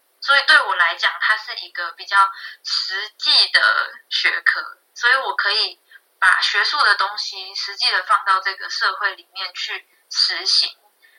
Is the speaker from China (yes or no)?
no; Taiwan; 我来自台湾，我在去年底从澳洲国立大学毕业，然后读的是博物馆与遗产。